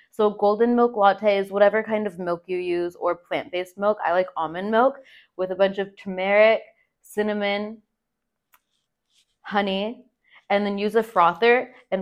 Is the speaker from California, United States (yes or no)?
yes; California, United States; I'm from Sonoma County, Northern California.